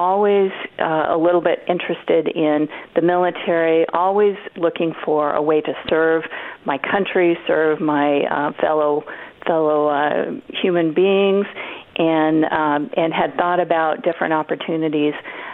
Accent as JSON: {"language": "English", "region": "Oregon", "country": "United States", "tie": "born or raised there", "said": "growing up in Oregon and starting out in Coos County, I was always near the water"}